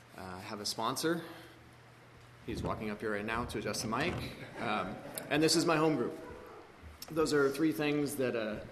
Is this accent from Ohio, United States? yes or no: no; Antelope Valley, California, United States; also born or lived in Victorville; I grew up out here in the Antelope Valley until I was a teenager. Then I took a move over to Victorville, which is, for those of you that don't know, it's the other Antelope Valley, basically. So I lived in the desert for a really long time.